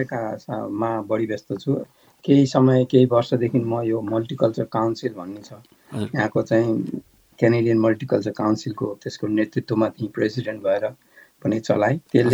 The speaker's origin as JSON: {"language": "Nepali", "region": "Bagmati", "country": "Nepal", "tie": "born or raised there", "said": "भनौँ न गाउँमा सम्पन्न परिवार जस्तो अवस्था भएको कारणले मेरो चाहिँ बाल्यकाल चाहिँ वास्तवमा अति नै इन्जोएबल मेरो बाल्यकाल थियो। त्यस कारणले फेरि चितवन यसै पनि पहाडको दाँजोमा अलि सुविधा सम्पन्न ठाउँ थियो"}